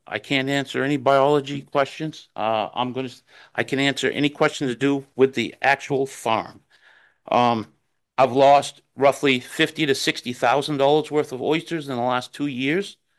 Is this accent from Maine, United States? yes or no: yes; Hancock, Maine, United States; I'm from Hancock, Maine, but I have an oyster farm in the Blue Hill Salt Pond.